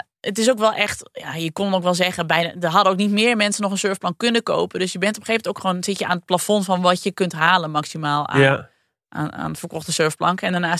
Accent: Friesland, Netherlands; kom ik uit Friesland.

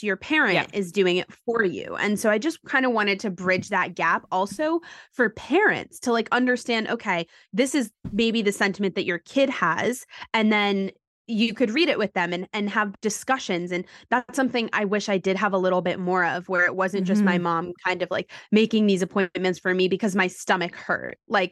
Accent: New York City, New York, United States; is that I grew up in New York City. So I grew up with some of the best healthcare doctors in and around the city.

